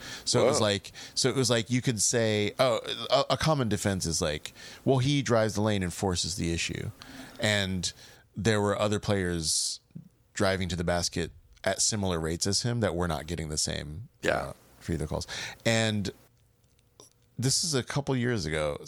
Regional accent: Houston, Texas, United States; I'm from Houston originally, which is why people are so mad that I don't root for them.

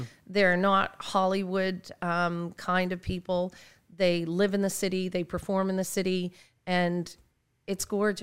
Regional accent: Halifax, Nova Scotia, Canada; I am from Halifax, Nova Scotia.

